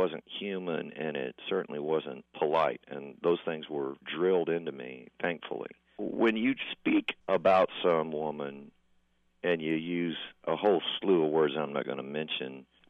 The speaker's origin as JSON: {"language": "English", "region": "Texas", "country": "United States", "said": "we're both in our 50s and we're both from Texas."}